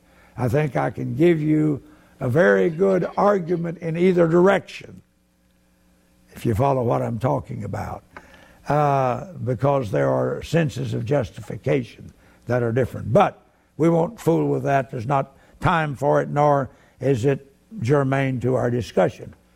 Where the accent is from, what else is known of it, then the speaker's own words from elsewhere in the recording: Oklahoma City, Oklahoma, United States; I said, no, I'm from Oklahoma City.